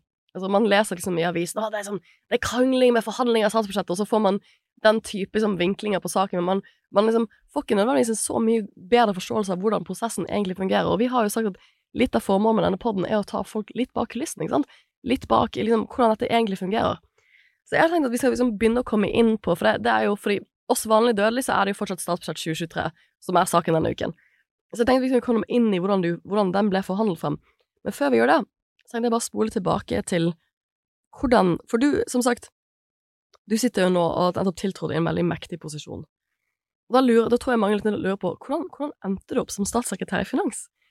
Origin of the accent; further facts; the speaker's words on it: Bergen, Vestland, Norway; som bergenser så hadde jeg vært veldig sjeldent inne på Trønderdebatt